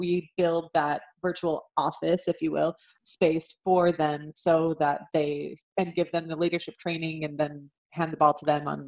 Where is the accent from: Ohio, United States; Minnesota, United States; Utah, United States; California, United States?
Utah, United States; I'm originally from Utah.